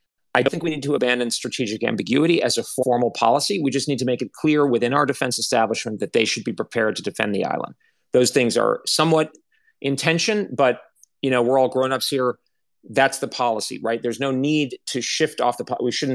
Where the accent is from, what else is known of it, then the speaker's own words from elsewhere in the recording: Hong Kong; when I was growing up in Hong Kong